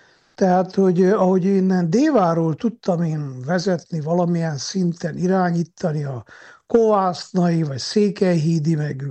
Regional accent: Miercurea Ciuc, Harghita, Romania; De én Csíkszeredában nőttem fel, úgyhogy örömmel megyek haza a szülőföldemre.

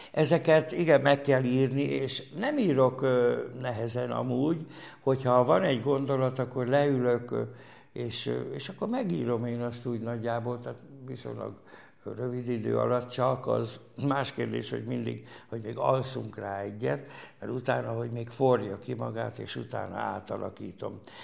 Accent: Szikszó, Borsod-Abaúj-Zemplén, Hungary; Az elején említettem, hogy Szikszón nevelkedtem fel.

